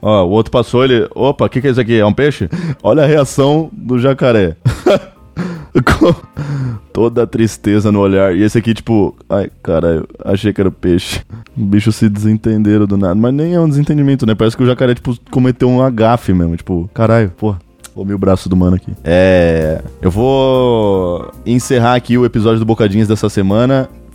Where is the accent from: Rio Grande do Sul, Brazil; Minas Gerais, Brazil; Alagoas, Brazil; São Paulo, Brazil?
São Paulo, Brazil; pô, eu sou de São Paulo, né, mano?